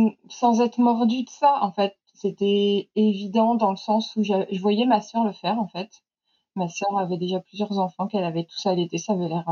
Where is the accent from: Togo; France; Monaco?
France; Brittany; now in Rambouillet, France; j'ai 37 ans, je suis illustratrice depuis 10 ans. À la base, je viens de la Bretagne, d'où un peu mon pseudo, mais maintenant, Maintenant, je suis à la lisière de la forêt de Rambouillet.